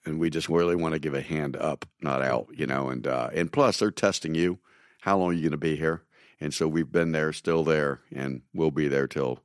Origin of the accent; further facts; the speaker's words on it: Tampa, Florida, United States; Born and raised in Tampa and did not come from any Christian environment, man.